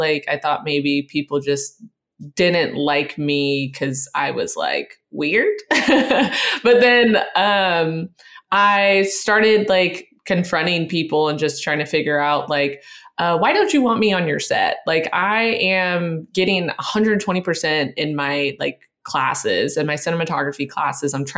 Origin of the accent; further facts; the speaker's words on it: Fresno, California, United States; it was close to my hometown, Fresno, where my parents were living at the time.